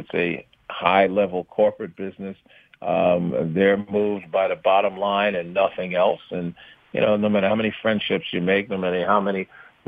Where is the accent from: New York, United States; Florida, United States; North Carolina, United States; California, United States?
New York, United States; New York City; I was born in Brooklyn. You know, lived in Bed-Stuy, East New York for a while, and then when my father got a city job, we moved to Queens and had our own home.